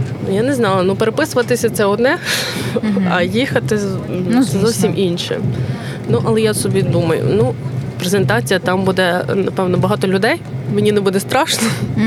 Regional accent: Kamianets-Podilskyi, Khmelnytskyi Oblast, Ukraine; Він написав, що він з Миколаєва, а я з Кам'янця-Подільського.

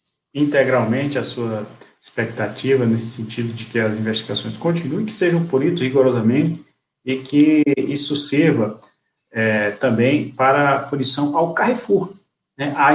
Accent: Ouricuri, Pernambuco, Brazil; Lá na minha cidade, em Ouricuri, Mariana, sertão de Pernambuco

